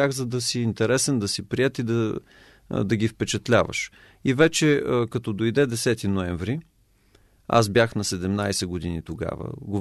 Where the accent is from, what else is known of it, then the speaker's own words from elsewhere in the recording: Smolyan, Smolyan Province, Bulgaria; понеже родом съм от Смолян, в Родопите